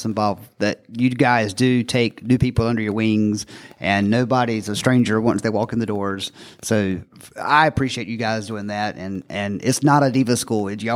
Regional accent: North Carolina, United States; And I was from Johnston County, so I wasn't in Wilson County.

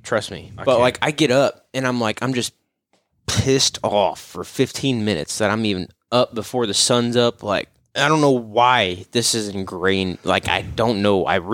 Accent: Tulsa, Oklahoma, United States; We're not all from Kiefer. I know it's common where you're from. But I'm from Midtown Tulsa.

